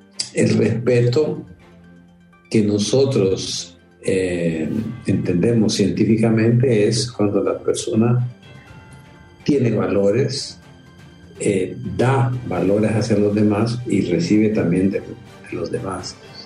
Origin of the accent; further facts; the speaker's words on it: Honduras; sobre todo nosotros como hondureños